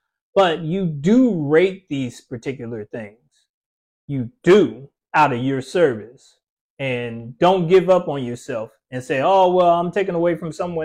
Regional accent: Austin, Texas, United States; And mind you, we came from Austin.

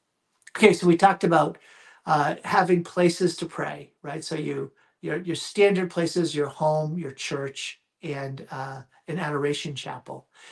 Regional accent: Massachusetts, United States; So growing up outside of Boston, we would go to Our Lady of La Salette Shrine. And it was, I don't know, 45 minutes away.

